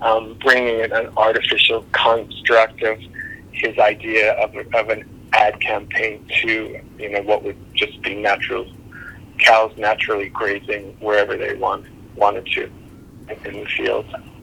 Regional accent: New York City, New York, United States; I grew up in New York City

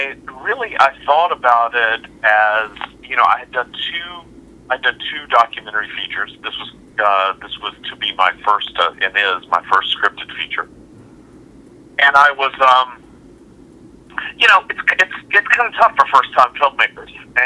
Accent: Macon, Georgia, United States; she and I grew up together in Macon, Georgia.

